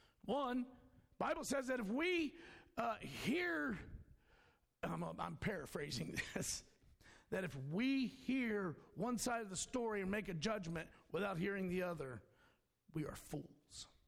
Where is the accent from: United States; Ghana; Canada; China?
United States; Somebody's hatred towards me because I'm an American, because I'm male, because I'm a preacher, because I'm a Christian